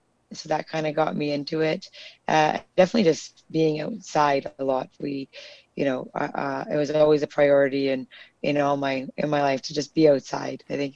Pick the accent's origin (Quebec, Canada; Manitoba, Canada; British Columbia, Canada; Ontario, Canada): Ontario, Canada; Sudbury; growing up in Sudbury, and I had this incredible supportive family